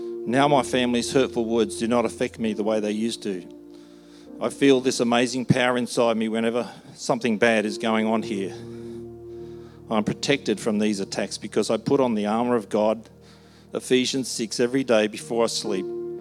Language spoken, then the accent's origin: English; India; I'm from India. I grew up in a Muslim, in the Muslim religion.